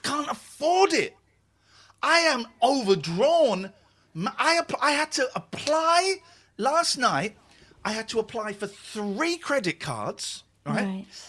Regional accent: England, United Kingdom; Can I list some workplaces as an Englishman, please?

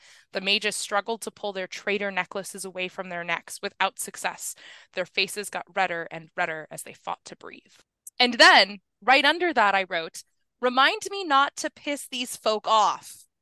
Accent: New Mexico, United States; I grew up in New Mexico where forest fires are a major issue

